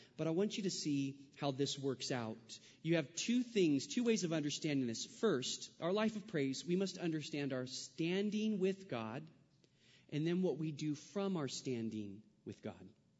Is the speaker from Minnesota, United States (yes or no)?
no; California, United States; I said, sir, and I'm in Missouri. I said, sir, I'm from California.